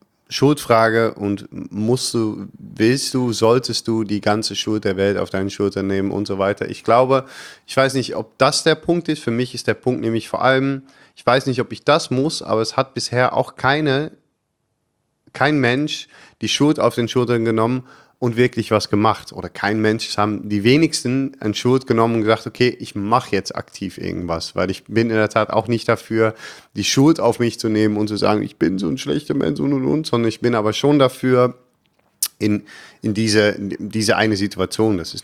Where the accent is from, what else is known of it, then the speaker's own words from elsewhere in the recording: Netherlands; German is a second language; now in Germany; ich bin ja noch nicht mal Deutscher, ich bin Holländer.